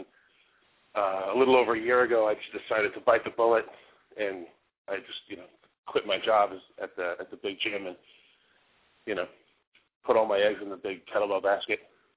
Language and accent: English; New York, United States; now in Oakland, United States; Well, I was born in New York, lived there most of my life, and I started training in New York in about 2001.